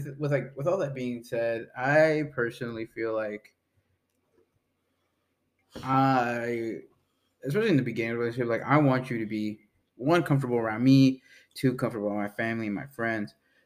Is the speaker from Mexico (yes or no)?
yes; Mexico; like in growing up in Mexico, it's like you have to be kind of tight knit with your family